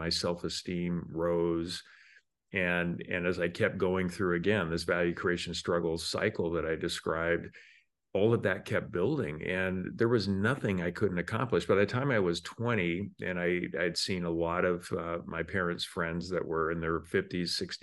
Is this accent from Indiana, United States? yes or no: no; Spokane, Washington, United States; And I grew up in Spokane, Washington. So I started shoveling snow in the wintertime.